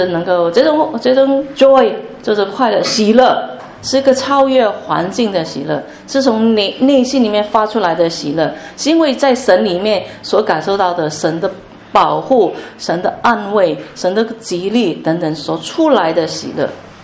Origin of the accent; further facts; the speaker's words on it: Hong Kong; 我们都香港人特别会啊，争取我的权益